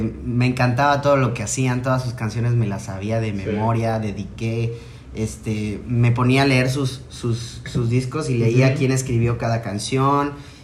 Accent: Chiapas, Mexico; O sea, esas experiencias siendo chiapaneco, cantar en otros estados

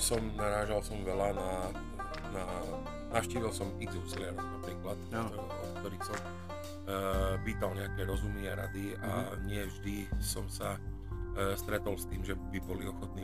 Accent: Záhorie, Slovakia; ja pochádzam zo Záhoria a ty často vravíš nad Sáskou, že my sme štát v štáte, máme svoj vlastný dialekt

